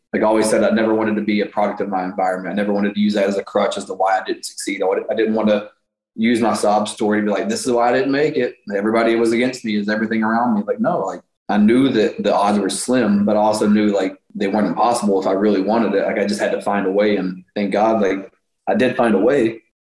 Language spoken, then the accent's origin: English; Toronto, Ontario, Canada; My hometown? Come on. You're going to my hometown?